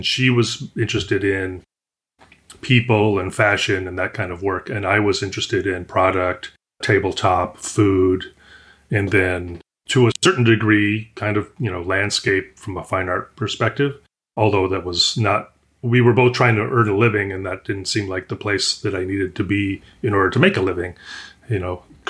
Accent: Los Angeles, California, United States; I grew up in Los Angeles, California, in the suburbs, in different places, you know, outside of the downtown area

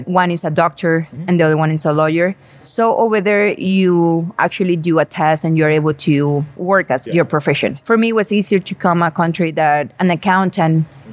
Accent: Venezuela; English is a second language; now in Calgary, Canada; I'm the co-owner and managing director of Regrub. I came here in 2014 from Venezuela

